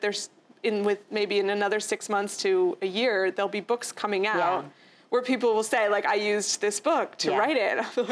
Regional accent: West Coast, United States; Because I grew up on the West Coast

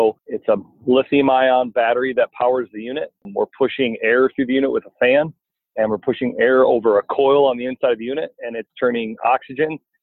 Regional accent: Iowa, United States; I was born and raised in Iowa, lived in Iowa my whole life.

